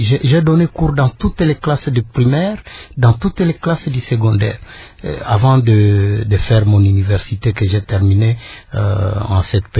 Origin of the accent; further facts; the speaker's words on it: North Kivu, DR Congo; je passais mon enfance dans mon village natal